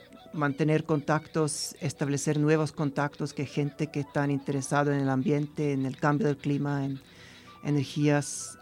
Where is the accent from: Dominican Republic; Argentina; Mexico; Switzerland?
Switzerland; yo, como soy de Suiza, siempre he tenido un interés en nieve y en glaciares